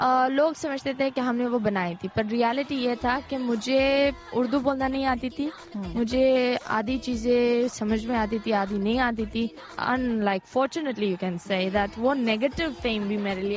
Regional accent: Zimbabwe; میں زمبابوے میں پلی بڑی ہوں

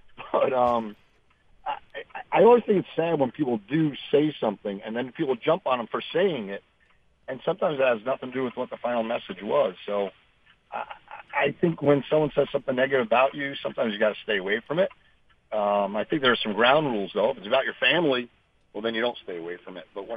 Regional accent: New York, United States; moved away; also born or lived in Michigan / Missouri / Florida; is growing up in the North in New York.

